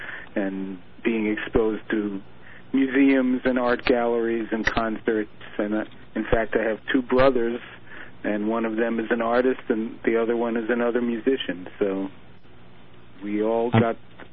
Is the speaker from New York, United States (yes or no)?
yes; New York City, New York, United States; I grew up in Queens and in Westchester County. So I'm a New York City boy, but I've traveled all over the country and in lots of other places, especially in Europe.